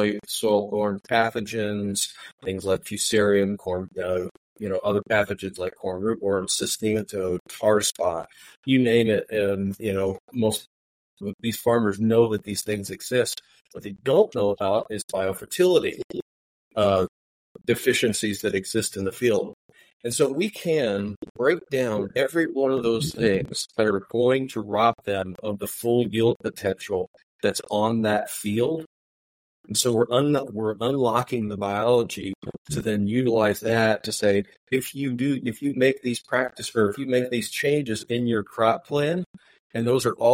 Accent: Illinois, United States; now in Georgia, United States; I'm from the Midwest. Grew up on a seventh generation farm in Illinois, and currently reside in Georgia.

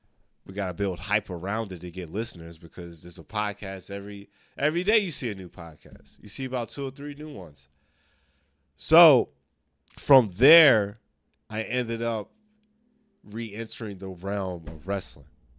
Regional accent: Camden, New Jersey, United States; But growing up in Camden, specifically that town

